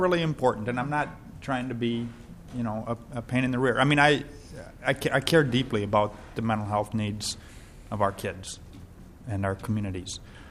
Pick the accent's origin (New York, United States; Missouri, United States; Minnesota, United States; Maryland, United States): Minnesota, United States; Moose Lake; There was one in my backyard as I grew up in Moose Lake.